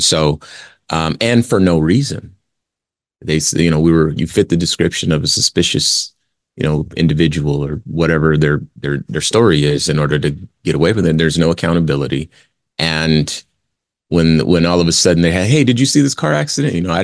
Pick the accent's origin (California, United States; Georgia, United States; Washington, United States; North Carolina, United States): California, United States; Compton; So I am indeed a Black man. And, you know, the only time, and I'm from Compton, the only time I've ever had a gun pulled on me is by the police.